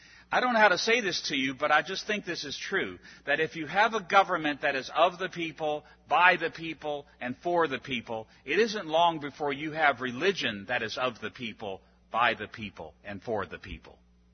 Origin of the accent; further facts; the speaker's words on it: Virginia, United States; I come from Virginia, and the state flag of Virginia, I believe, is the best one in the whole Union.